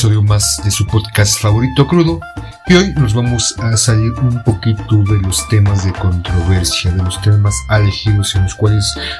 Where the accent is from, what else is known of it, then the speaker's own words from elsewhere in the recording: Mexico City, Mexico; yo como chilango, como tocado por los mismísimos dioses, viviendo en el ombligo del mundo